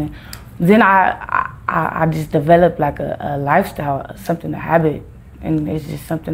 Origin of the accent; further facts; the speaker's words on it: Los Angeles, California, United States; I grew up like in between like 34th Street and King, and I also like stayed in like the Vermont Knowles area.